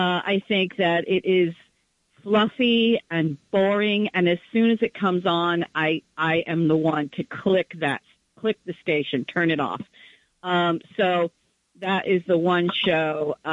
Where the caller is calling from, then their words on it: Bushwick, New York, United States; I'm calling from Bushwick.